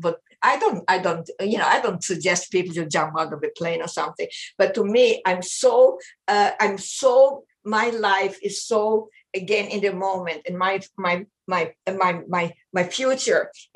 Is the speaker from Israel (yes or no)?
yes; Israel; I grew up in Israel for 9 years.